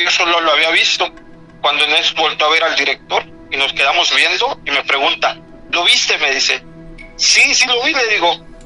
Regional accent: Tila, Chiapas, Mexico; Yo soy de Tila. En Tila celebran el Corpus Christi.

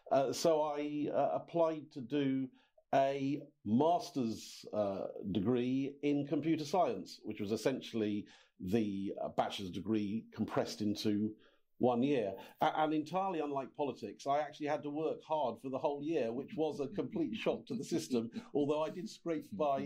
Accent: Hong Kong; born there; I was born in Hong Kong, a child of the empire, you might say. And then my father was in the Royal Navy, lived in various places around the globe.

